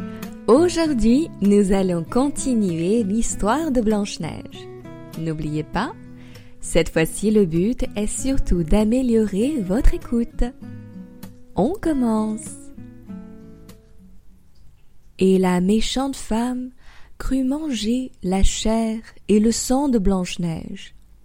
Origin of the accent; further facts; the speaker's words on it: France; votre professeur de français avec ABCE. Je suis française et j'habite à Paris.